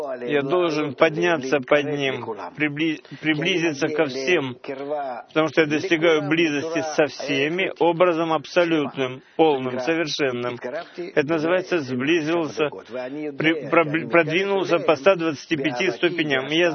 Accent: Tel Aviv, Tel Aviv District, Israel; я из Тель-Авива.

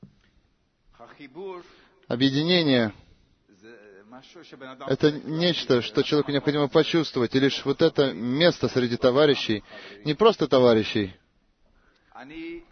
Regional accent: Turkey; also born or lived in Australia; now in Israel; Я турок, и я приехал сюда в Израиль из Австралии в 2006 году. Я уехал в Австралию, чтобы найти там рай земной, просто так.

